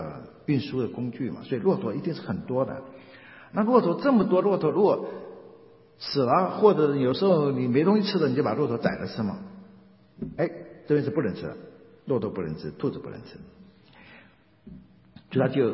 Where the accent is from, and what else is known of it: China